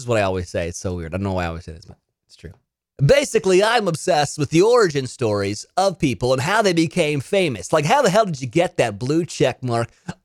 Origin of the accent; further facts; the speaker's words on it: Monterey, California, United States; born there; I was born in Monterey, California, which is where they film Big Little Lies.